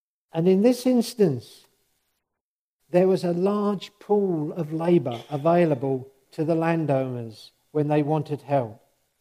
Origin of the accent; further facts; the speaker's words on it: East of England, United Kingdom; You have to forgive my English because I was born and bred in Suffolk.